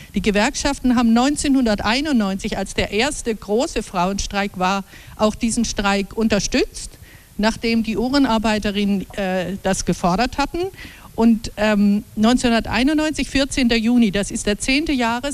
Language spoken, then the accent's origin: German; Switzerland; auch bei uns in der Schweiz.